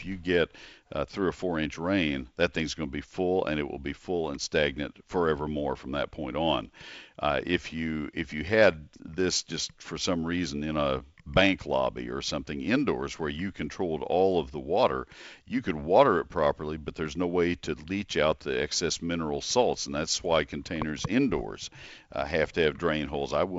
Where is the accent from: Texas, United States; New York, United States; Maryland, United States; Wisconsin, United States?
Texas, United States; College Station; I grew up in College Station, and I had a nursery in high school.